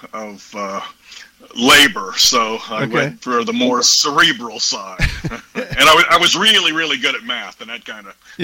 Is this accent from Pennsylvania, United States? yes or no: yes; Pittsburgh, Pennsylvania, United States; born there; moved away as an adult; I was born in the Pittsburgh area, but after I finished university and my PhD, I got down to Texas and have never looked back.